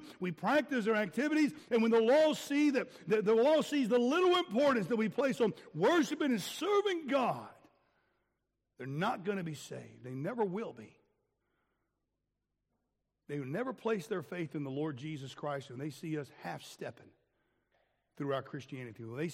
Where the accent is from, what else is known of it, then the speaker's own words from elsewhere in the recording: Florida, United States; We used to chase them around when I was a kid growing up in Florida